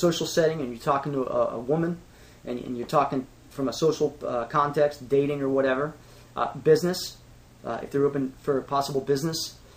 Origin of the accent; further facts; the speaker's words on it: Pittsburgh, Pennsylvania, United States; I grew up in Pittsburgh, so I know the Pittsburgh accent.